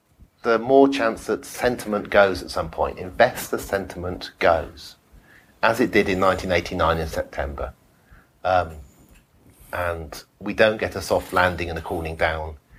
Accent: England, United Kingdom; But we're so English that the idea of a property price crash, is almost worse to us than the idea of Godzilla coming in.

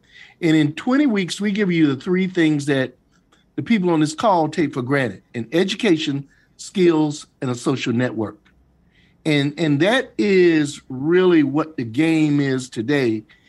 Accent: Jacksonville, Florida, United States; also born or lived in Bradenton, United States; I grew up in Jacksonville, Florida. I lived in Bradenton. I was first man in my college to go to college. I'm from a family of merchant marines.

